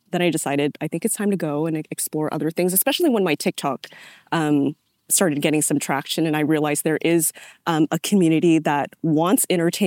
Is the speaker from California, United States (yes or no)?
yes; San Jose, California, United States; also born or lived in Lawrenceville, Georgia; I grew up in San Jose, California. Actually, I was born in Lawrenceville, Georgia, but I don't talk about that too much because I don't have any recollection of Georgia, but spent most of my life in San Jose.